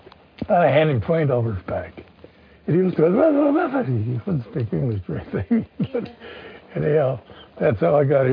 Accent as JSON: {"language": "English", "region": "Kansas", "country": "United States", "tie": "born or raised there", "said": "And I was born and raised in Kansas, little town, nine brothers and sisters."}